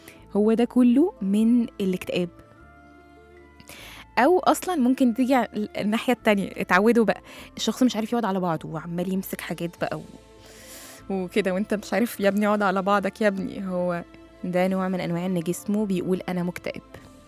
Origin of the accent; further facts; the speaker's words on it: Egypt; أو زي ما احنا كده بنقول كمصريين سدد نفسه